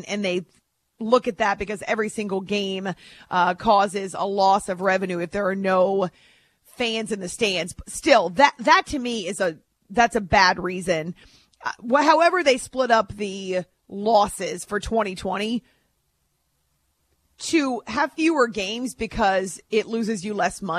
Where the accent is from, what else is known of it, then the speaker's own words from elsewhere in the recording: United States; I'm just speaking to you as an American, as a girl who's seen a lot